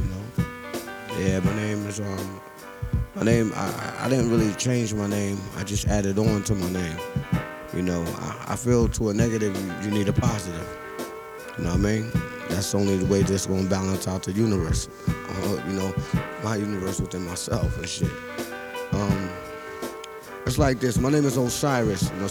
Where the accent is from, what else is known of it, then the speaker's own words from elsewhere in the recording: United States; So it's like, I'm an Indian. I need my fire water.